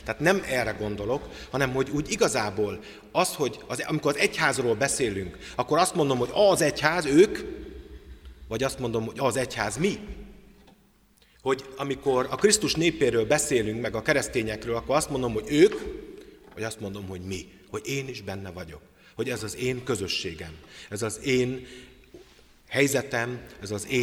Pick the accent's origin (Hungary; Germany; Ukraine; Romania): Hungary; Tiszántúl; noha tiszántúli vagyok